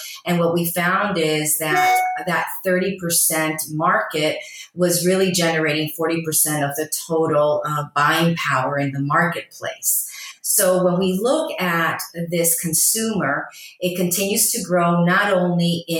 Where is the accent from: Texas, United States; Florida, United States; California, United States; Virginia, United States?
Florida, United States; also born or lived in Uruguay; I was born in Uruguay. My mother was Uruguayan and my father was from Spain. And whenever I was raised in a more bicultural environment with Cuban Americans and Americans in Florida